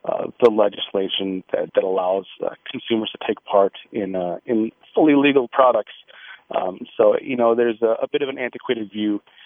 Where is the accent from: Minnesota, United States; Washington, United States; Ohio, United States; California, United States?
Minnesota, United States; I'm a Minnesotan, born and raised. I have no plans on going anywhere.